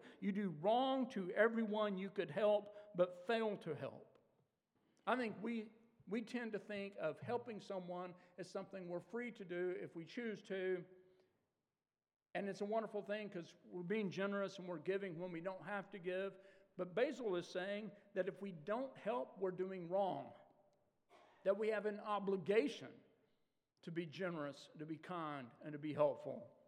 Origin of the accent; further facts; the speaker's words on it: Dallas, Texas, United States; One of my favorite memories from being a kid growing up in the Church of Christ in suburban Dallas